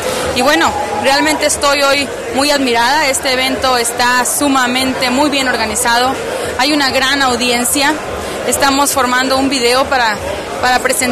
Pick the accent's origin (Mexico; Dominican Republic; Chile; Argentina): Mexico; como mexicana antes que nada